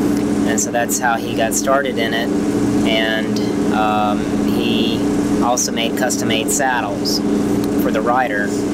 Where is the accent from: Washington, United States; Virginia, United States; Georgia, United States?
Virginia, United States; Danville; born there; I was born in Danville, Virginia, 1956. And my family originated there.